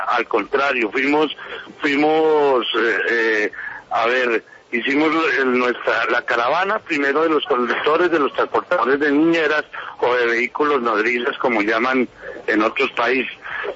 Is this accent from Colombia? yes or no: yes; Colombia; como conductores colombianos